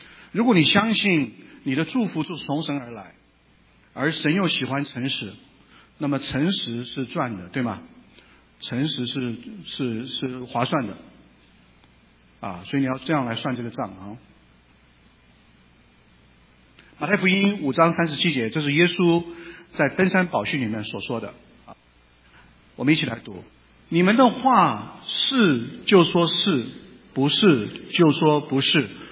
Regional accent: China

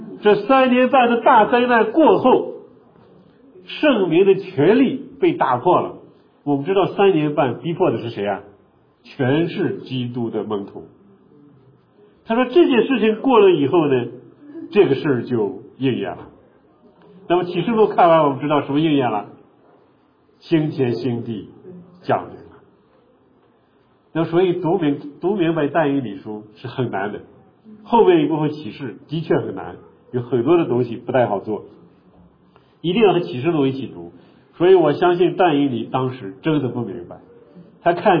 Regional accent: China; 我们中国人也有阴历，对吗？

